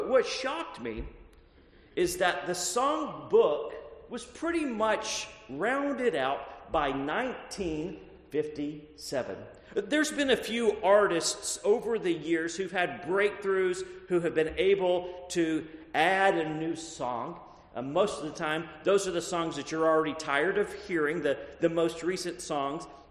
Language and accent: English; Texas, United States; And I grew up in Texas.